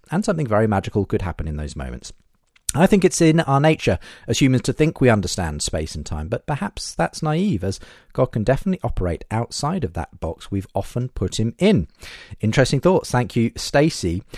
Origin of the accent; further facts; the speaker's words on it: New Zealand; I'm from New Zealand. We as a country are towards the socialist end of the political spectrum, but not as far as Sweden.